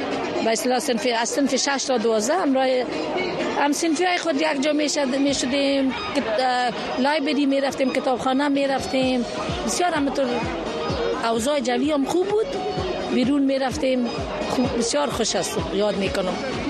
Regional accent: Kabul, Afghanistan; now in United States; باز وقت نجیبشان ما از کابل برآمدیم در اینجا آمدیم.

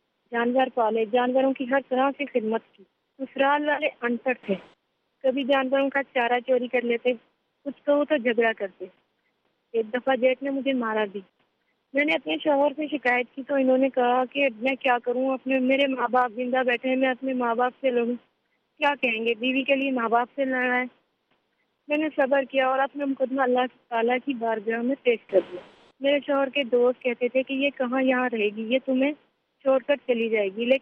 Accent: Karachi, Sindh, Pakistan; میرا تعلق کراچی سے ہے. ہم پانچ بہن بھائی تھے, ابو ایک ٹیکسی ڈرائیور تھے

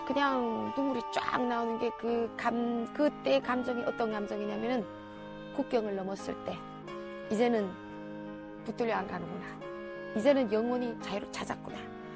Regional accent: North Korea; 저는 탈북자니까

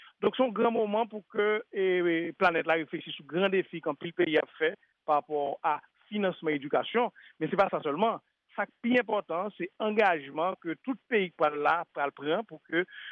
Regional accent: Haiti; Haïti, membre du conseil d'administration, moi-même particulièrement, bon, pas en tant qu'Haïtien

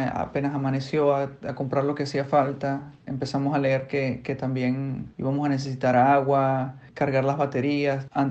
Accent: Venezuela; also born or lived in China; now in Dnipro, Ukraine; Pero sí, así fue como llegué a China. Así fue como salí de Venezuela.

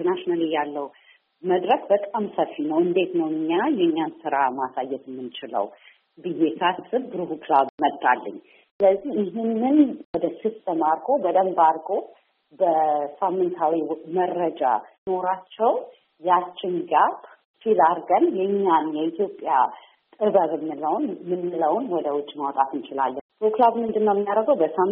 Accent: England, United Kingdom; also born or lived in Ethiopia; እኔ ኢትዮጵያ ተወልጄ እንግሊዝ ሀገር ነው ያደግኩት

